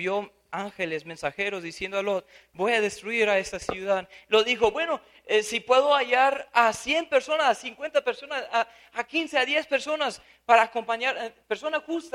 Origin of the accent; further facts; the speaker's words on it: United States; Yo creo que acá en Latinoamérica, igual en mi país, en los Estados Unidos